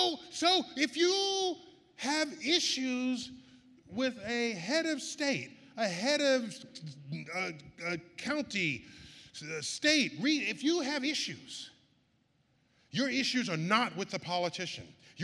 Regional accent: New York City, New York, United States; So what happened was I grew up in New York City, and every weekend, the family went to a different cultural institution

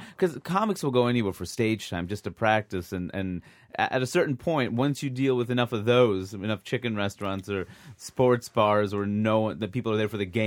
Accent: Queens, New York, United States; People think, you grew up in New York. You don't need to drive public transportation. I grew up in Queens. Everybody I know drives.

